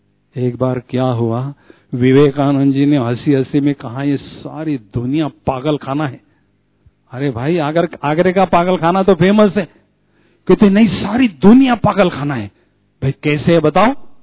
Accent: India; born there; हमें बहुत बहुत अच्छी तरह से गर्व है कि हमारा जन्म भारत जैसी देवभूमि में हुआ है

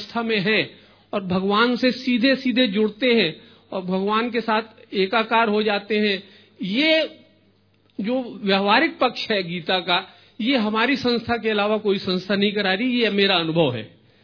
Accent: Jabalpur, Madhya Pradesh, India; जबलपुर से हूं, 2003 से ज्ञान में हूं.

